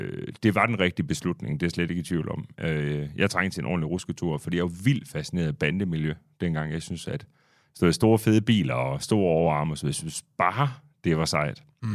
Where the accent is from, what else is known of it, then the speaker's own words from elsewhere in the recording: Randers, Central Denmark Region, Denmark; jeg var 42 år gammel, så jeg er fra 1980, og født og opvokset i Randers.